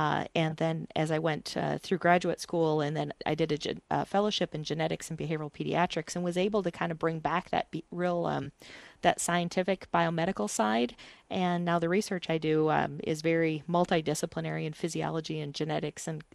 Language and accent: English; South Dakota, United States; I'm from South Dakota, so I grew up here and went to Lincoln High School.